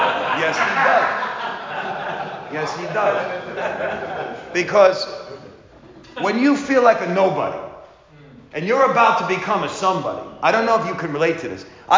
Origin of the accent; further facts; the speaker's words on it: Las Vegas, Nevada, United States; We didn't grow up in Disneyland in Times Square. We grew up in Sin City.